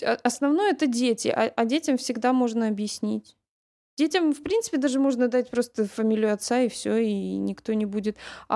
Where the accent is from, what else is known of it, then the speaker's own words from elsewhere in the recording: Russia; born there; Я родилась в России.